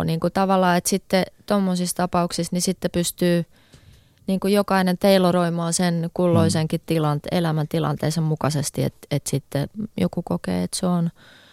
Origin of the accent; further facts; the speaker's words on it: Helsinki, Uusimaa, Finland; mä oon Helsingistä kotoisin